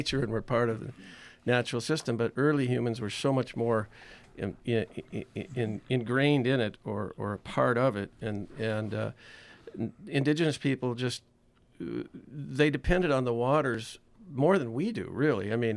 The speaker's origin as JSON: {"language": "English", "town": "Hayward", "region": "Wisconsin", "country": "United States", "tie": "born or raised there", "said": "the lakes in my hometown country area of Hayward, the Hayward Lakes, are connected to the Gulf of Mexico by natural rivers."}